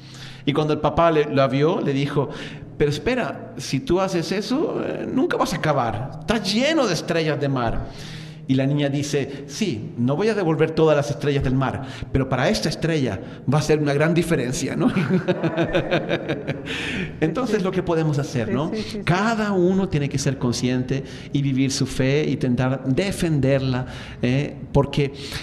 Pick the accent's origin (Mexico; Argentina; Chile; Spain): Chile; yo soy de Chile